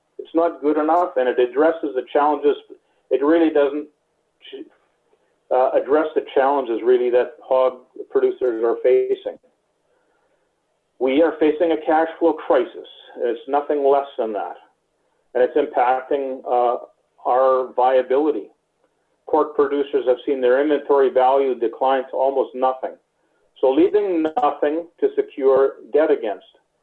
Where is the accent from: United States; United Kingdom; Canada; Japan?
Canada; Manitoba; I'm a producer from Manitoba